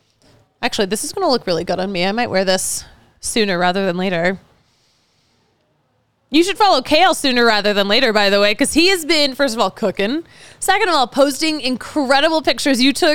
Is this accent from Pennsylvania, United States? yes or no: yes; Philadelphia, Pennsylvania, United States; But, like, I'm biased towards the Phillies a little bit. You guys know that, my hometown team.